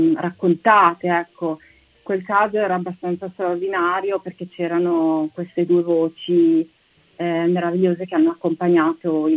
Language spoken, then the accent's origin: Italian; Piacenza, Emilia-Romagna, Italy; io sono di Piacenza